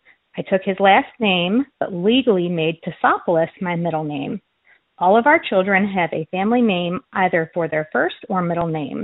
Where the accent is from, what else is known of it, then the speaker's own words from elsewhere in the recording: Cincinnati, Ohio, United States; Growing up in Cincinnati, Ohio, my name seemed very unique.